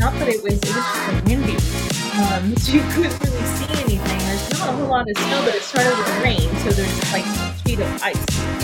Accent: Elkton, Maryland, United States; I'm from Elkton, Maryland. It is 39 and sunny, skies at high.

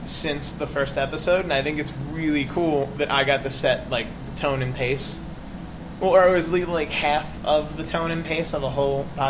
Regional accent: Philadelphia, Pennsylvania, United States; I'm the youngest of three. I'm from Philadelphia.

